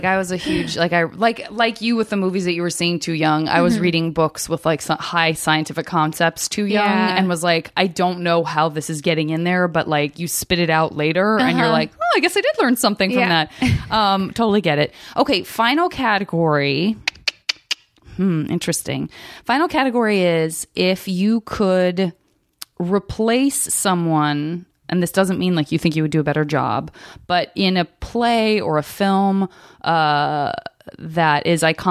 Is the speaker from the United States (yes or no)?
yes; Arizona, United States; I'm from Arizona, and I have such a fierce love for, like, the Four Corner states